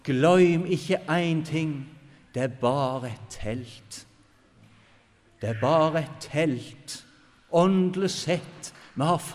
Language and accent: Norwegian; Salte, Rogaland, Norway; i hvert fall er det hjemme sånn, jeg husker godt, vi hadde telt med den sommer hjemme på Salte